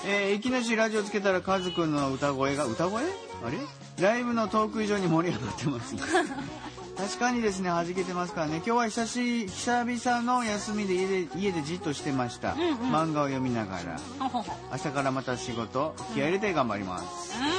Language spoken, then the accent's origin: Japanese; Sasebo, Nagasaki, Japan; あと地元佐世保でのワンマンもぜひよろしくお願いします。